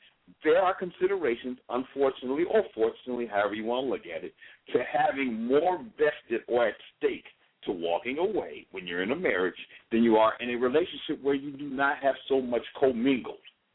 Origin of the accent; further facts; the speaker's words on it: Minnesota, United States; I came from Minnesota, and in Minnesota, we only have, basically, to be honest, we don't have to deal with pollen and allergens and all that garbage.